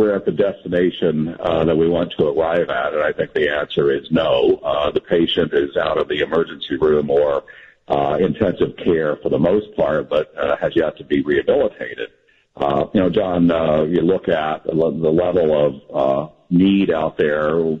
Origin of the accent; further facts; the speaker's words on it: Midwest, United States; I grew up in the Midwest myself.